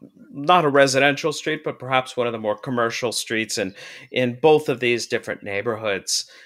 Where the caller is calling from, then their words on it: Toronto, Ontario, Canada; I haven't been to Chicago for a very long time, not likely to go anytime soon, as I'm recording here from Toronto, Canada.